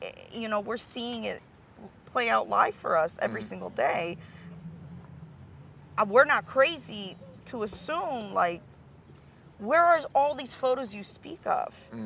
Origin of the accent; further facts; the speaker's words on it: United States; I mean, I guess as an American, it's a little different, you know, because we do radically view...